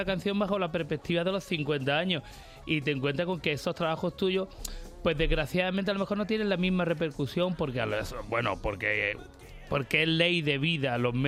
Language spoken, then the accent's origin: Spanish; Andalusia, Spain; Y que soy además andaluz por los 4 costados